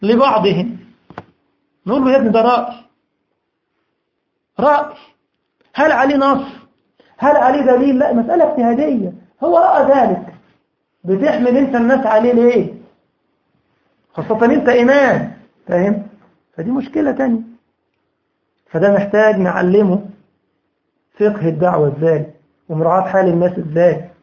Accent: Egypt; عارف في مثل عندنا في مصر اسمه خالف تعرف

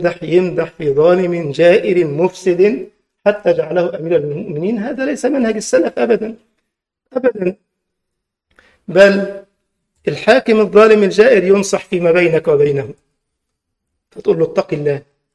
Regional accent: Egypt; عندنا في مصر انقسموا إلى قسمين وفريقين

